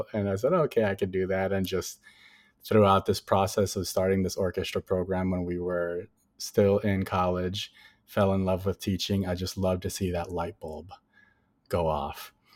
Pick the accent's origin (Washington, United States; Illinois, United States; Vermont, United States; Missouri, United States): Illinois, United States; Chicago; So I, you know, growing up in Chicago, I got into a lot of amazing experiences as a young person learning music in high school and in college.